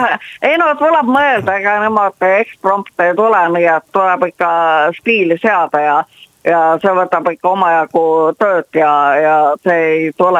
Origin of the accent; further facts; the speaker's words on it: Tallinn, Harju County, Estonia; mina kahjuks ise olen Tallinnast ja muu keelt ei oska.